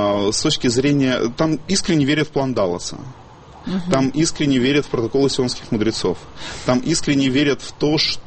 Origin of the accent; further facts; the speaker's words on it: Crimea, Ukraine; Я вот сам из Крыма.